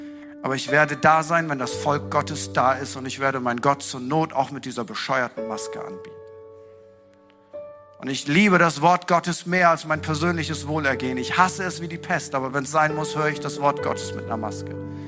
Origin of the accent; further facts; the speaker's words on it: Northern Germany, Germany; ich bin ein freier Friese. Das ist mein Stamm. Ich komme vom Stamm der Friesen.